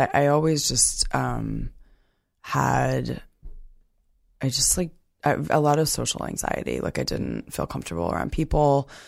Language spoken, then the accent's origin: English; New York City, New York, United States; I grew up in New York City.